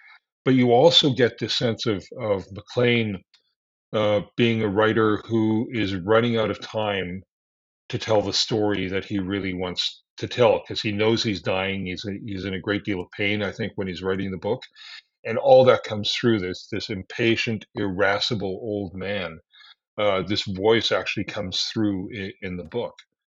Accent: Calgary, Alberta, Canada; I'm originally from Calgary in southern Alberta, so right above Montana.

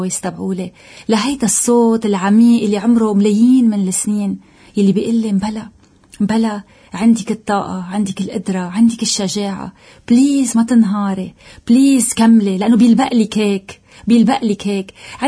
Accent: Lebanon; كيف نخلق هيدي الحياة اللي عن جد نحنا كتير مستهلها كلبنانية

